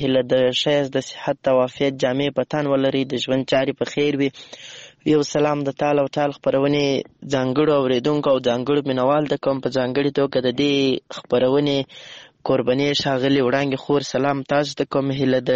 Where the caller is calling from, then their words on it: Lashkar Gah, Helmand, Afghanistan; accent: Helmandi; یو ځل بیا خوشحاله یم چې در سره ګډونوالې … هم له هلمند مرکز لشکرګاه شاره پیغام درته پرېږدم.